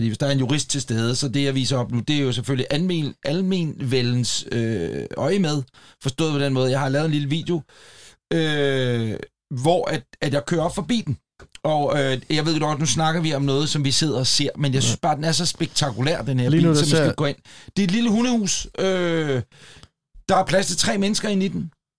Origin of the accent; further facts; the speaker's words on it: Copenhagen, Capital Region of Denmark, Denmark; som københavner skal man nok ikke have sådan en bil